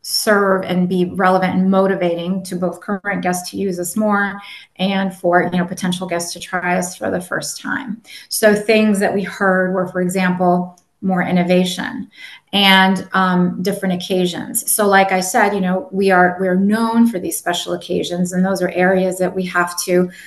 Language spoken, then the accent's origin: English; United States; first language Spanish; English is a second language; So my first language is Spanish. So my first name can give it away. My last name definitely doesn't, but I'm Cuban. So my first language was Spanish. Obviously spoke English, you know, pretty early on, since I was born and raised in the US.